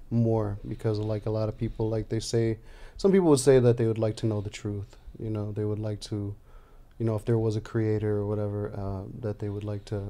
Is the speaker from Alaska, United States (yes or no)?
no; Chicago, Illinois, United States; Yeah, my parents are Brazilian. I was born and raised in Chicago.